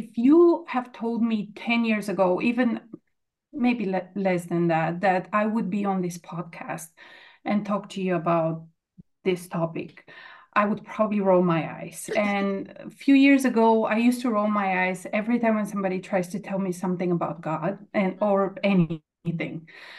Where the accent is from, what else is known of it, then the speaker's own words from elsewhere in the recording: Bulgaria; now in United States; So I am from Bulgaria. I've been living in the U.S. for probably close to 20 years now.